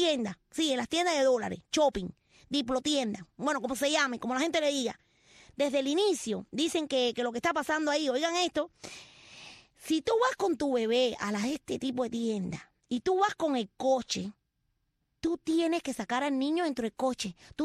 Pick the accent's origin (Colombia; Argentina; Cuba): Cuba; las cosas más raras del mundo son las que pasan en Cuba, en Boyo Manso, sí, en mi pueblo Boyo Manso.